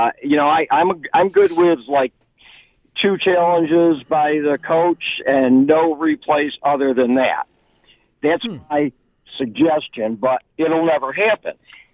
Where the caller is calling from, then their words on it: Englewood, Florida, United States; I'm calling from Englewood, Florida.